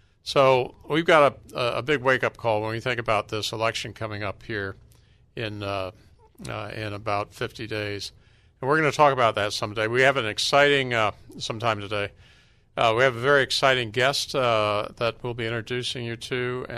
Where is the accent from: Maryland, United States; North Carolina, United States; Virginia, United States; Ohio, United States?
North Carolina, United States; born there; I was born in North Carolina. I went to school in South Carolina and Georgia.